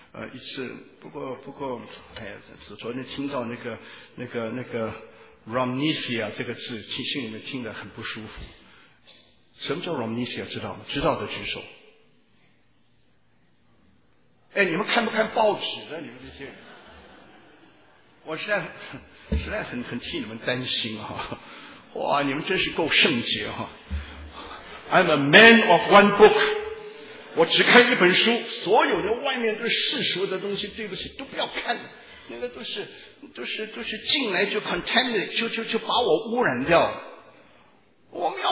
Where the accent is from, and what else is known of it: China